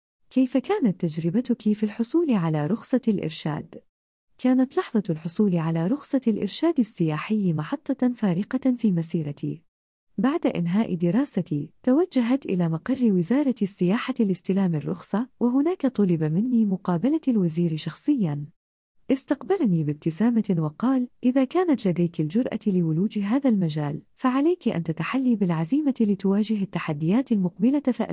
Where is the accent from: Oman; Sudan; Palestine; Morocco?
Morocco; Fez, Fès-Meknès; born there; امرأة مغربية ومرشدة سياحية وطنية من مواليد مدينة فاس، تلك المدينة العريقة التي تنبض بالتاريخ والحضارة. تابعت دراسة الثانوية في ثانوية مولاي إدريس